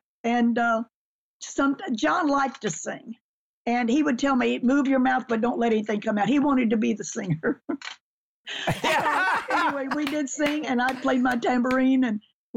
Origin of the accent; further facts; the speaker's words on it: Texas, United States; I was from Texas, and he was from the Bronx. Quite a difference.